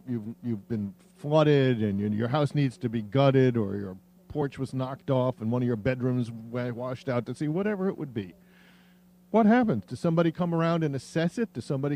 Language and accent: English; New York, United States; But as a New Yorker who has all his life rooted for the New York Yankees